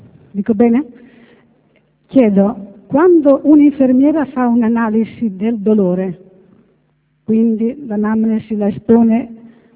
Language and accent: Italian; Treviso, Veneto, Italy; also born or lived in Horn of Africa; nato a nord dell'Africa, collega. Poi proiettata nel nord dopo un po' di anni. Sono di Treviso